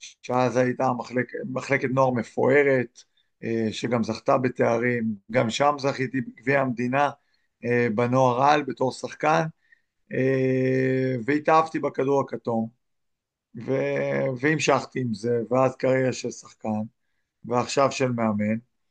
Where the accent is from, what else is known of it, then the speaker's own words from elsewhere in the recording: Misgav Am, Northern District, Israel; קיבוץ משגב עם, בצפון, מעל קריית שמונה. גדלתי